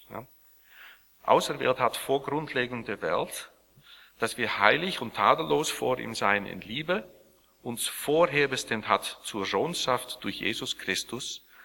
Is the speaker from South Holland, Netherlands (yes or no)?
yes; Sliedrecht, South Holland, Netherlands; born there; German is a second language; Ich bin selber in Sliedrecht geboren. Das liegt gerade 10 Kilometer von Dordrecht entfernt. Und ich bin auch in einer Kirche groß geworden, wo diese Lehre sehr stark dominiert hat